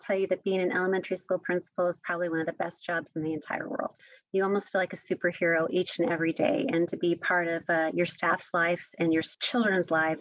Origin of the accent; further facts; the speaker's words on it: California, United States; So I was born and raised mostly in California, the Central Valley, and then Southern California.